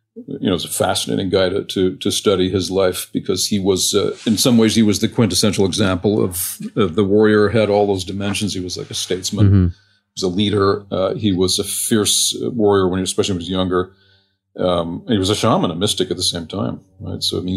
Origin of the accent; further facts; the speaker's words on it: Montreal, Quebec, Canada; I was a rabid hockey fan for many years growing up in Montreal.